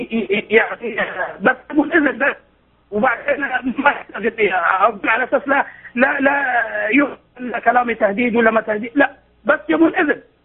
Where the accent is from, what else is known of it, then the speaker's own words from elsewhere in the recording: Saudi Arabia; وأنا من السعودية، في منطقة فيها الأغلبية الشيعية طبعا اللي هو الحي الشيعي